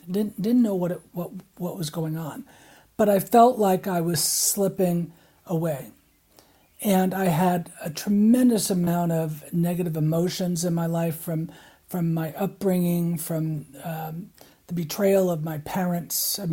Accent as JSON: {"language": "English", "town": "Southold", "region": "New York", "country": "United States", "tie": "born or raised there", "said": "I grew up on the North Shore on the very end in a little town called Southold by Greenport, which is now a kind of a destination town"}